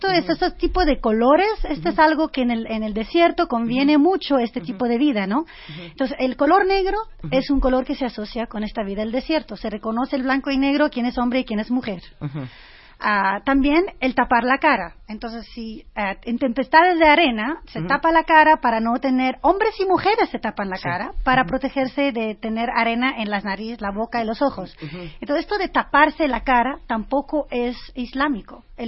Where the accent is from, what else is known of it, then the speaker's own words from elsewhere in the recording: France; Spanish is a second language; quería ver realmente en Francia, crecí en Francia